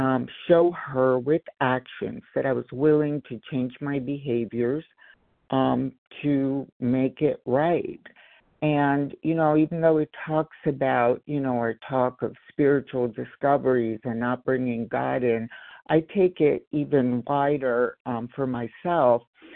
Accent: Los Angeles, California, United States; I'm from Los Angeles.

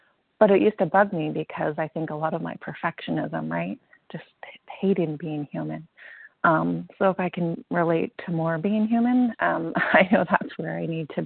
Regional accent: San Diego, California, United States; Thank you. … I'm from San Diego, California.

